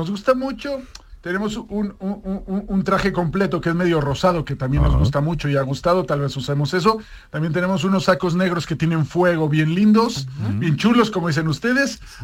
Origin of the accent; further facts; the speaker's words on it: Mexico; Y bueno, somos mexicanos, imagínate la conexión que tenemos con España, ¿no?